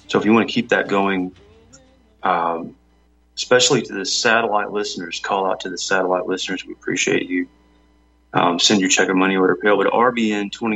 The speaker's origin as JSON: {"language": "English", "town": "Mayfield", "region": "Kentucky", "country": "United States", "tie": "born or raised there", "said": "after the tornado happened in December of 21 in my hometown of Mayfield, Kentucky."}